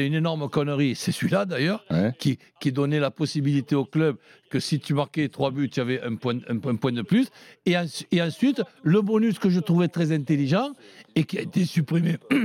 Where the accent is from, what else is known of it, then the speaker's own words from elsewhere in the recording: France; J'ai déjà vu pire, mais chez nous en France.